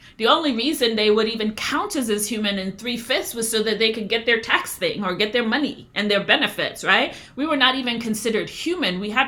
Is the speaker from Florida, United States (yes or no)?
no; Brooklyn, New York, United States; Now, I grew up in Brooklyn, New York, but I am Jamaican, right? So I am not, and I'm a first generation American. My whole family is Jamaican.